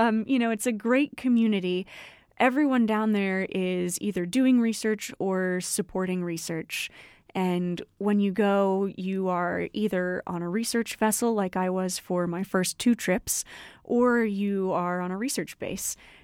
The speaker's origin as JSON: {"language": "English", "town": "Williamsburg", "region": "Virginia", "country": "United States", "also_born_or_lived": "Chapel Hill, United States", "said": "I'm from Williamsburg, Virginia, and am now at Penn State by way of the University of North Carolina in Chapel Hill."}